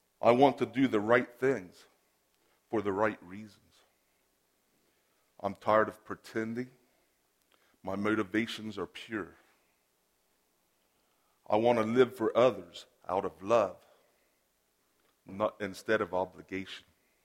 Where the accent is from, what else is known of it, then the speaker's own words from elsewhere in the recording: Beverly, Ohio, United States; I'm from Ohio. I'm from a small little town called Beverly.